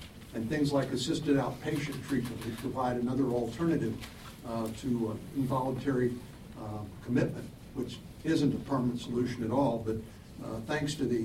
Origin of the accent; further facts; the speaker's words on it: San Antonio, Texas, United States; I think of San Antonio, Bexar County, Texas, which is my hometown